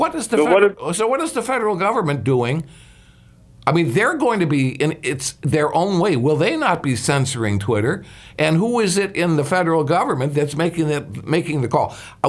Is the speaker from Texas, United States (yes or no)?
no; Chicago, Illinois, United States; Hey, I came from Chicago. I know exactly what you're talking about.